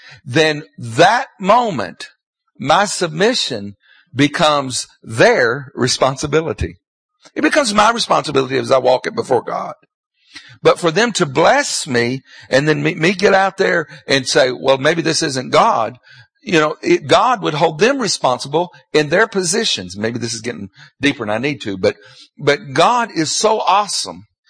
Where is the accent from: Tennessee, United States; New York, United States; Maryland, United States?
Tennessee, United States; The church I grew up in Tennessee, was raised up in all the stuff that you're raised up in church.